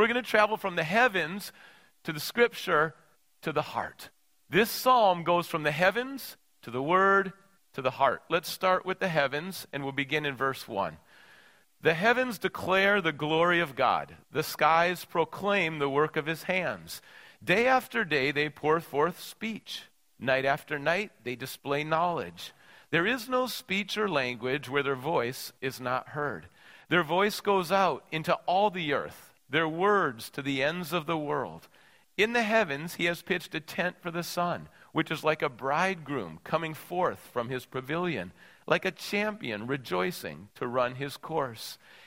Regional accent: Minnesota, United States; I grew up in Minnesota, and my wife grew up in Minnesota. We had cold winters

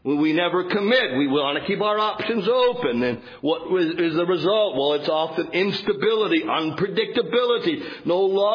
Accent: Canada; now in United States; I remember the first time I came from Canada to America

